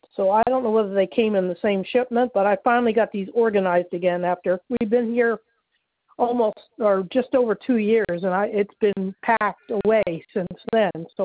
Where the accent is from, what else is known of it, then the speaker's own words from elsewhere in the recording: Maine, United States; I mean, we're from Maine originally, so, up in Maine, this is nothing.